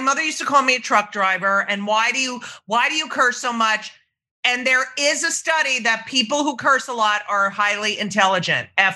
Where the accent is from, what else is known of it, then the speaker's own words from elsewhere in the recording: Las Vegas, Nevada, United States; Growing up in Las Vegas to me is just a whole, because I, you know, I'm older than you. For me, like, Vegas wasn't a place people lived, you know?